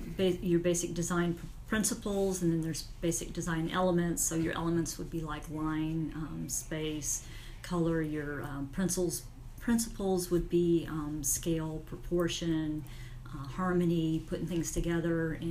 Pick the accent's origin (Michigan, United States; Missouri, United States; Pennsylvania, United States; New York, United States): Missouri, United States; But I'm originally from Missouri, as we were talking early, also known as Misery